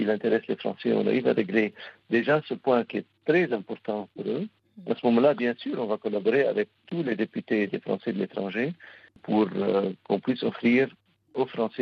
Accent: France; nous avons en tant que Français de l'étranger

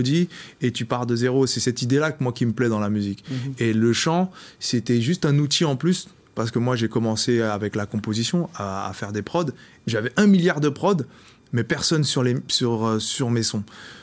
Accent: Aulnay-sous-Bois, Île-de-France, France; also born or lived in Aubervilliers / Goussainville; moi j'ai grandi, je suis né à Aubervilliers. Je suis né à Aubervilliers. En fait, j'ai vécu une grande partie de mon enfance à Aulnay-sous-Bois, au 3000. Et après, on a déménagé à Goussainville, dans un petit quartier tranquille, quartier pavillonnaire.

